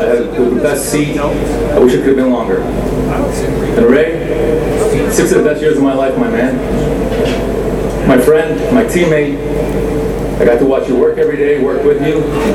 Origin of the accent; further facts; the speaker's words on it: Toronto, Ontario, Canada; Growing up in Toronto, I moved north when I was 16